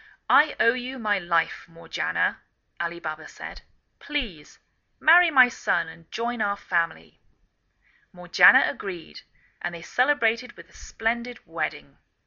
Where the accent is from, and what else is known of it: England, United Kingdom; now in United States